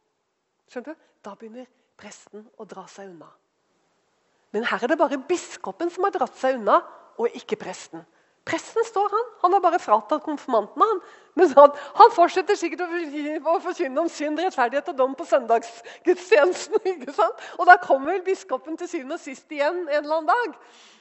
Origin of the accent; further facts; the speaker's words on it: Southern Norway, Norway; er vi kristne, altså. Og vi ser ut som kristne, og vi prater som kristne, og vi er fra Sørlandet hele gjengen her.